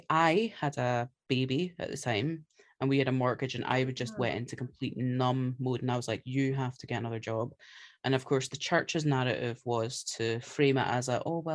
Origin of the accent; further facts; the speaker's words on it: Scotland, United Kingdom; Which is firstly offensive because I'm Scottish.